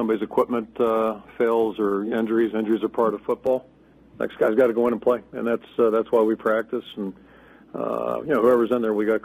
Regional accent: Pennsylvania, United States; I grew up in Pennsylvania. Back in the dark ages, they used to have it as a state law that you had to wear a helmet.

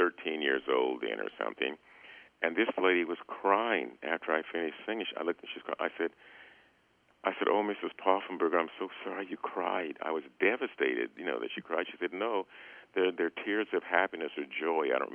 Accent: Iowa, United States; born there; my roots are in Iowa. I was born in Iowa, as you probably know.

